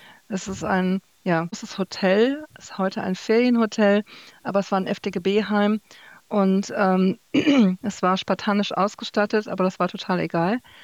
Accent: Wuppertal, North Rhine-Westphalia, Germany; gebürtig aus Wuppertal, in der schönen Stadt, in der die Schwebebahn fährt. Damit bin ich früher immer zur Schule gefahren

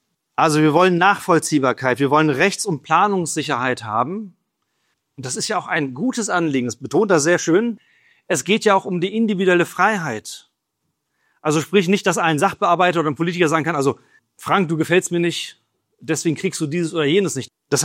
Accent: South Africa; ich bin in Südafrika groß geworden

